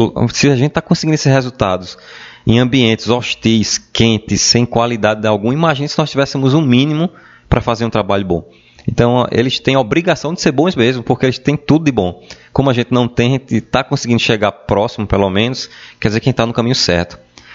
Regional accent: Pernambuco, Brazil; Independente se está no sertão, na Mata Norte, que é de onde eu venho

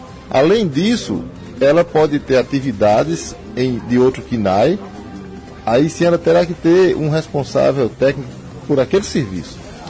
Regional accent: Araripina, Pernambuco, Brazil; não por ser daqui do Araripe somente, que sou daqui de Araripina, né?

